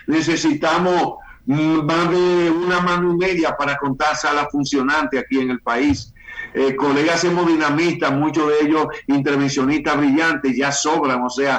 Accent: Dominican Republic; ni porque soy dominicano

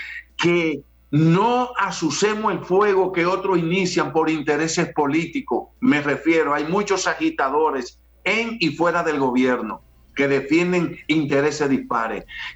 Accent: Dominican Republic; el que me interesa es el dominicano, porque soy dominicano

